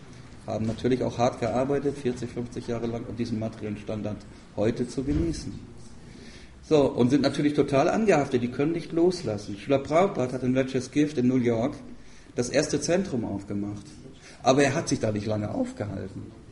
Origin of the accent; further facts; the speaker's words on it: Northern Germany, Germany; in ganz Norddeutschland, wo ich herkomme